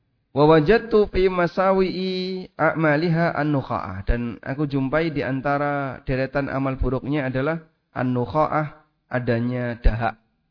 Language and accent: Indonesian; Lamongan, East Java, Indonesia; now in Yogyakarta, Indonesia; Setahu saya, seperti ini di Lamongan tuh gak ada. Jadi, saya gak punya pengalaman seperti ini di kampung kami ya. Saya melihat itu pertama setelah ke Jogja.